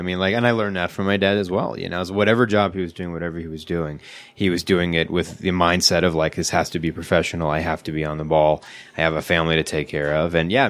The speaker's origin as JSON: {"language": "English", "region": "New York", "country": "United States", "tie": "born or raised there", "said": "We talked about, like, we grew up in New York."}